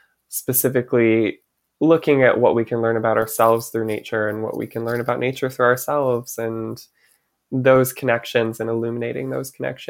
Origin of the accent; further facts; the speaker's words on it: Michigan, United States; Yeah. You know, growing up in Michigan, first and foremost, taught me to love nature. I think there's so much beautiful nature in the Midwest.